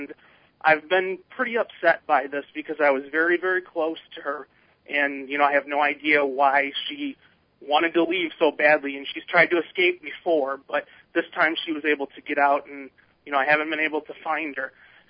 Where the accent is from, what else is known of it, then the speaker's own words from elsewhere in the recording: Detroit, Michigan, United States; now in Philadelphia, United States; Well, actually, I'm originally from Detroit. I just moved here to Philadelphia a couple months ago.